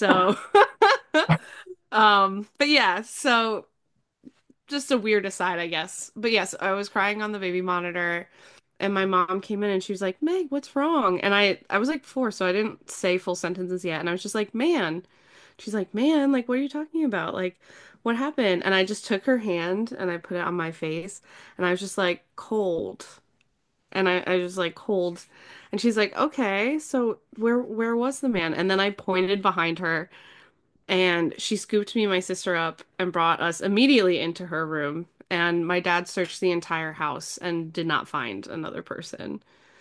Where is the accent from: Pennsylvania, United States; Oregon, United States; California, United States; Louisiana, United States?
Pennsylvania, United States; so I'm from the Poconos and I grew up in a haunted house. It was built in the 1700s.